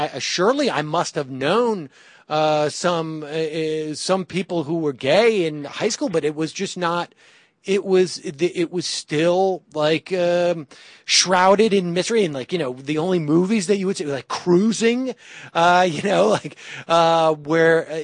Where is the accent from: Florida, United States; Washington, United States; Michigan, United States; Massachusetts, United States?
Massachusetts, United States; Worcester; Growing up, and you know, granted, I was growing up in Worcester, which is not exactly a particularly cosmopolitan city.